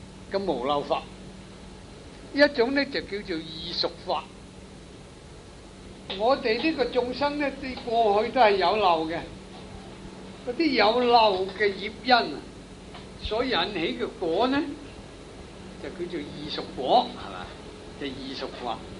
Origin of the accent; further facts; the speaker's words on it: Guangdong, China; 我们广东人叫做龙骨车，龙骨车